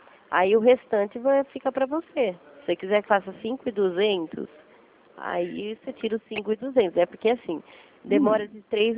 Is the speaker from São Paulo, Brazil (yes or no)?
yes; Rio Claro, São Paulo, Brazil; Eu sou de Rio Claro.